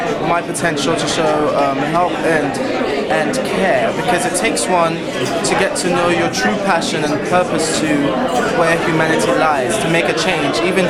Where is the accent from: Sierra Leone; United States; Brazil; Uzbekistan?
Sierra Leone; born there; No, I was born in Sierra Leone, West Africa.